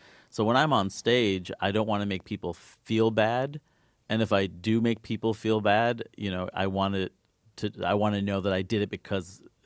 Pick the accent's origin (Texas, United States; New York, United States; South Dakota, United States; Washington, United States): New York, United States; Like, I'm certainly a New Yorker in that regard.